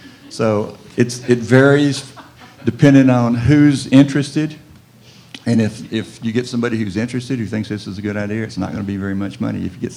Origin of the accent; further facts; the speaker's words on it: Texas, United States; Now, I'm from Texas, and I worked long and hard to get this put on the Texas birth certificate years ago.